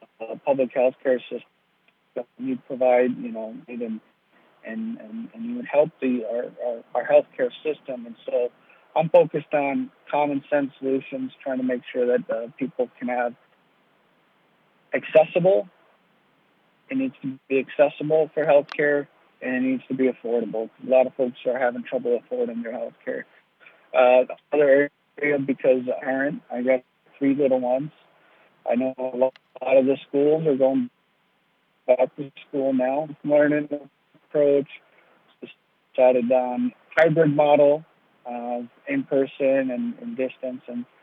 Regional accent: Strawberry Lake, Minnesota, United States; I am born and raised in the area, and I am originally from Strawberry Lake on White Earth Reservation for White Earth Nation. And so I grew up in this area for a while there.

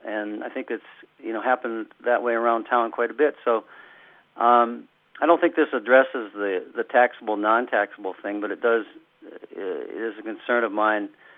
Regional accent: St. Cloud, Minnesota, United States; I'm from St. Cloud, and so I've bounced back a little bit between the central Minnesota area and the Bemidji area for most of my adult life.

